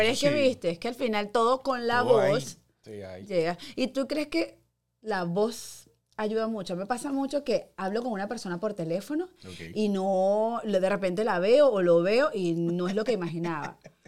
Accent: Guárico, Venezuela; Yo que crecí en Guárico, bueno, además te reunían a hacer un sancocho.

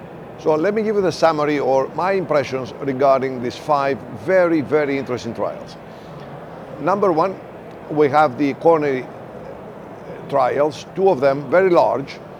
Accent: New York City, New York, United States; from New York City, United States of America

